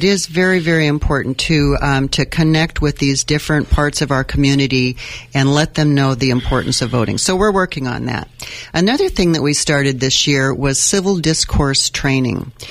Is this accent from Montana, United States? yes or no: yes; Montana, United States; you mentioned that I was from Montana. We had to go back for a family issue a few weeks ago